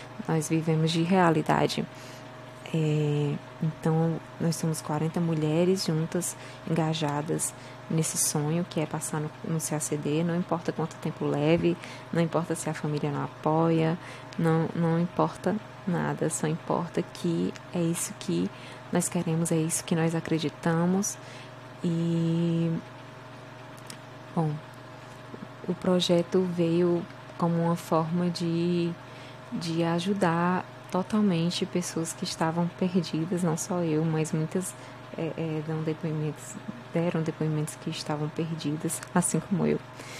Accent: Fortaleza, Ceará, Brazil; tenho 24 anos, sou de Fortaleza, Ceará

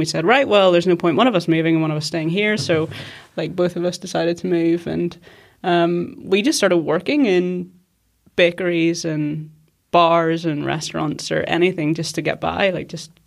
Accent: Ballyclare, Northern Ireland, United Kingdom; I'm a little further away. I'm a little further north, originally from Ballyclare.

